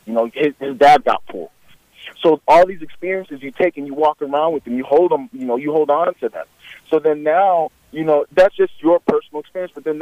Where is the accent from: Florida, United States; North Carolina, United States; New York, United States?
Florida, United States; I am a black male. I grew up in Broward County in a predominantly black neighborhood.